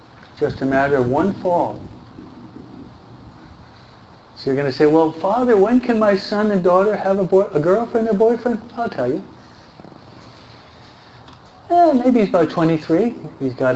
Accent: New York, United States; I'm a New Yorker. He's from Tennessee. Okay? The New Yorkers, they move at a faster pace.

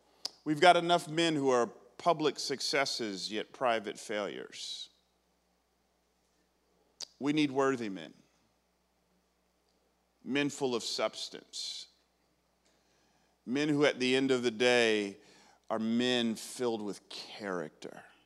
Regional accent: Atlanta, Georgia, United States; I grew up in Atlanta. My Atlanta Falcons are having a little tough time this year.

